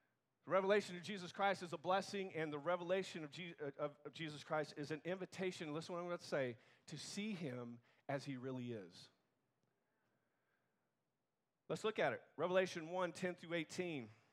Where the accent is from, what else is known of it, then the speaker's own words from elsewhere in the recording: Virginia Beach, Virginia, United States; I go, we're just from Virginia Beach. I thought I'd take a stab.